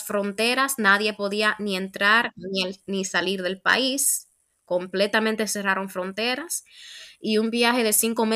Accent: Dominican Republic; also born or lived in United States; now in Australia; yo, aunque soy dominicana, fui a la universidad y todo en Dominicana, una buena parte de mi niñez la pasé en Estados Unidos.

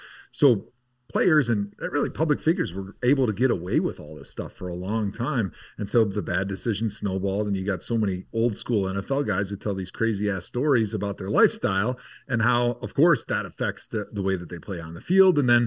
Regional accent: Wisconsin, United States; because I was a big Packer fan growing up in Wisconsin

